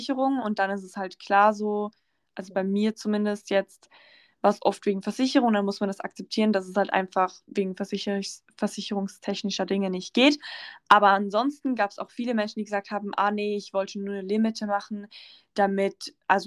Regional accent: Switzerland; ja, bei uns in der Schweiz sind viele Besitzer

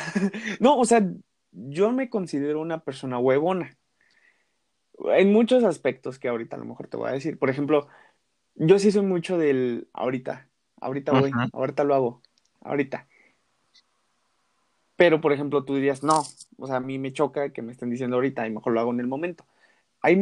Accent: Mexico; somos mexicanos. Somos mexicanos

